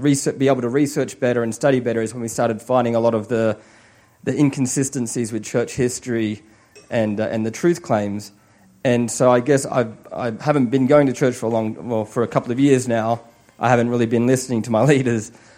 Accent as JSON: {"language": "English", "country": "Australia", "tie": "born or raised there", "said": "I talk weird as well. I'm from Australia. And when I grew up in the church in Australia"}